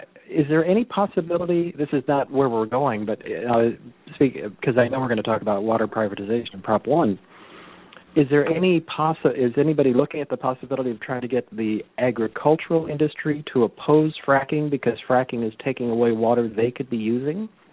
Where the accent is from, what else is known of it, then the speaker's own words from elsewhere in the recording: Carmel, California, United States; I grew up in Carmel. And everybody thinks, oh, Carmel, bucolic, blah, blah, blah. Well, when I was a kid in Carmel, there were people growing artichokes in my front yard